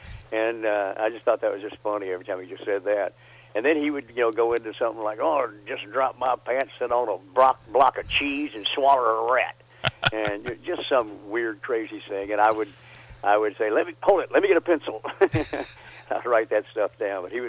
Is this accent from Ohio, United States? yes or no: no; Memphis, Tennessee, United States; also born or lived in Mississippi; I grew up in Memphis and Mississippi, and I used to kid around saying Memphis, the capital of Mississippi, but that's northern Mississippi mostly.